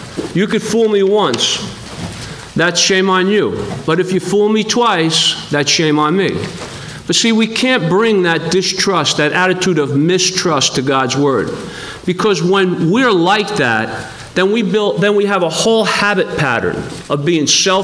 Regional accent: New Jersey, United States; I grew up in New Jersey. In New Jersey, you're taught from the day that you're born, you don't trust anybody.

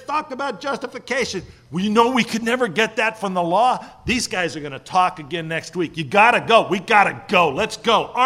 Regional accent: California, United States; I'm from California, you know.

